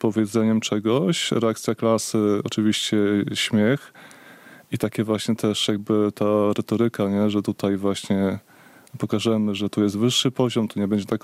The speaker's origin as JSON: {"language": "Polish", "town": "Łomża", "region": "Podlaskie Voivodeship", "country": "Poland", "said": "Ja jestem z Łomży, tak."}